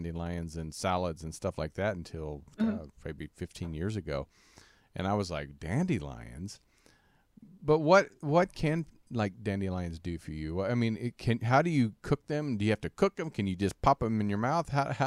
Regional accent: Kansas, United States; Because like I said, growing up in Kansas, you know, real small country town, you know, we had dandelions everywhere

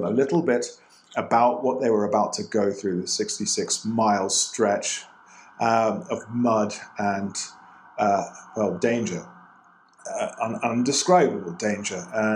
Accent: England, United Kingdom; I'm English. I'm a journalist.

